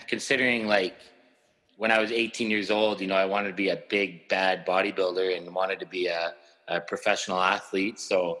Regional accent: Edmonton, Alberta, Canada; I'm from Edmonton, Alberta, Canada. I started weight training at 18 years old. And I still live in Edmonton now.

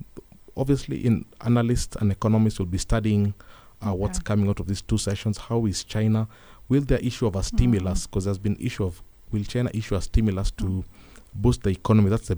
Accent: Kenya; also born or lived in Egypt; When I used to introduce myself as a Kenyan

